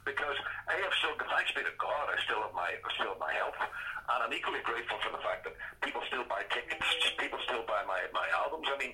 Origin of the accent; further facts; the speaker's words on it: Derry, Northern Ireland, United Kingdom; moved away as an adult; growing up in Derry as a teenager, and up in the little attic bedroom that I shared with my two brothers